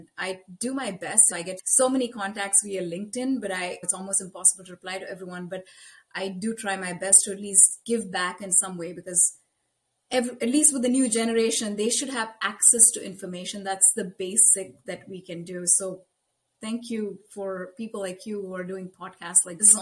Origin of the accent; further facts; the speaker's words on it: Bangalore, Karnataka, India; moved away as an adult; now in United States; a first generation immigrant. I was born and raised in pretty traditional Southern Indian family. I was born and raised in Bangalore, India. And I got my bachelor's in industrial engineering there. And I came to the United States of America almost 20 years ago